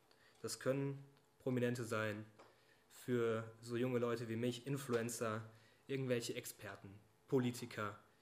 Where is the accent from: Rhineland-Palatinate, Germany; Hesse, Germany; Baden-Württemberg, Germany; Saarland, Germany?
Rhineland-Palatinate, Germany; Worms; Ich komme ursprünglich aus Rheinland-Pfalz. Bin in Worms geboren, wenn das vielleicht etwas sagt.